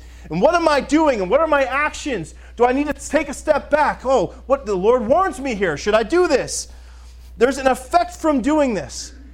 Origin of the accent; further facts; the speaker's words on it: Florida, United States; when we grew up in Florida.